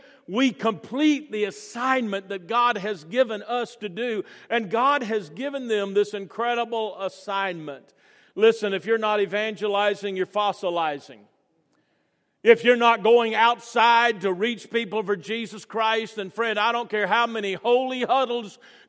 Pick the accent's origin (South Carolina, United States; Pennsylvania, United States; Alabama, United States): Alabama, United States; Orange Beach; I wasn't raised in East Tennessee. I got here as fast as I could. I was raised in South Alabama, Orange Beach, Alabama